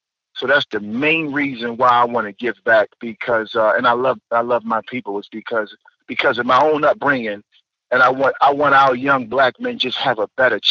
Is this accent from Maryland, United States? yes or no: yes; Baltimore, Maryland, United States; Growing up in West Baltimore, I grew up with I'm a junior, but I don't know who senior is.